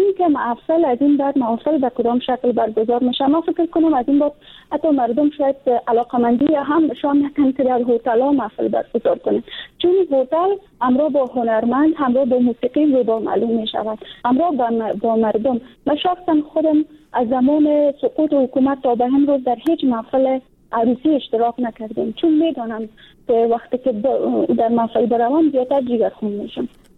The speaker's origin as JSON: {"language": "Persian", "country": "Afghanistan", "said": "در فامیلای افغانی سنتی ما و شما، قوم ما و شما، در همون قسم خانواده ها بزرگ شدیم"}